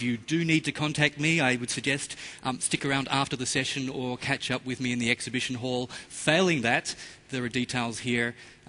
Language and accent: English; Australia; accent: American; I'm co-presenting with Saptak Sen here. Accent's American. Actually, I'm Australian. I spent a little too much time in America.